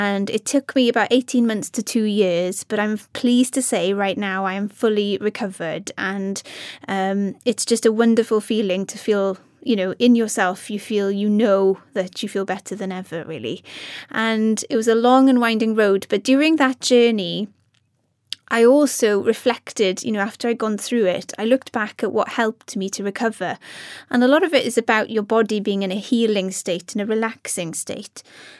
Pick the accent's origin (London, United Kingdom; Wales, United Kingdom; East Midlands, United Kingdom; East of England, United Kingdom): Wales, United Kingdom; I mean, I'm Welsh, and so, you know, there are a lot of songs that I used to listen to as a child